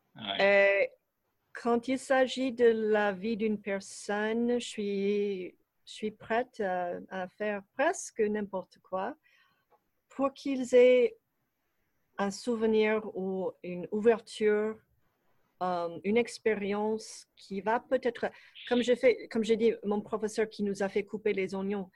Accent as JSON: {"language": "French", "region": "Midwest", "country": "United States", "second_language": "French", "lives_now": "France", "said": "Parce que je venais du Midwest où là, on mange très simplement."}